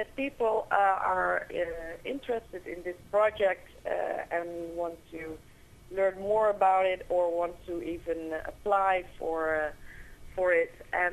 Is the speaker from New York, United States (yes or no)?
yes; New York, United States; I'm not sure how that is in your region. You have to tell me, but I'm from New York.